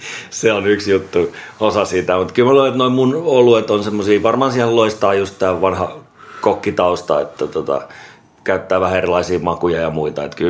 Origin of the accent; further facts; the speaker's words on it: Vantaa, Uusimaa, Finland; also born or lived in Eastern Finland / Espoo; Joo, mä Vantaalta kotoisin ja sitten asunut jonkun aikaa tuolla Itä-Suomessa ja Espoossa. Ja muutellut vähän sinne tänne.